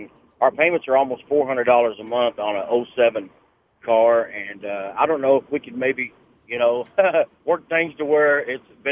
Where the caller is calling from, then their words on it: Lincoln, Nebraska, United States; I'm calling from Lincoln.